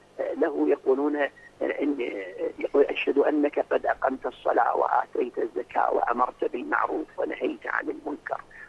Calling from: Karbala, Karbala Governorate, Iraq; وأنا أتحدث لكم من كربلاء المقدسة

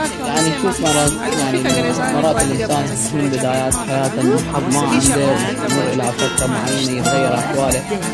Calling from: Iraq; أنا معكم من العراق،

